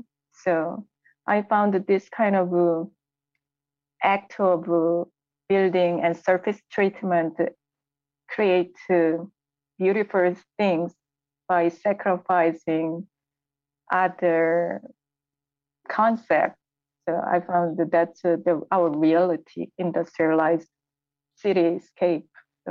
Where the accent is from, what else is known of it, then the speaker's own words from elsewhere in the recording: Seoul, South Korea; I grew up in South Korea, Seoul, where it's very saturated and colorful city, and it's modern and ancient time coexist at the same time.